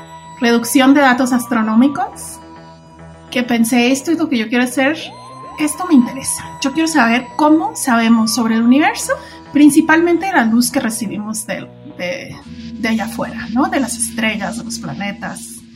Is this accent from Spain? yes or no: no; Mexico; siendo mexicana, no conseguía ningún trabajo porque toda la energía en Francia, o la gran mayoría, es energía nuclear. Y como mexicana no me daban trabajo en nada que tuviera que ver con energía